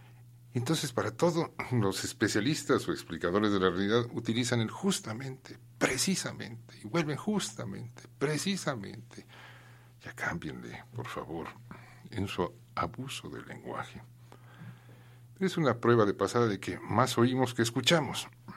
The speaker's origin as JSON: {"language": "Spanish", "country": "Mexico", "said": "un modo de ser que todavía tiene incidencia en nuestra alma como mexicanos"}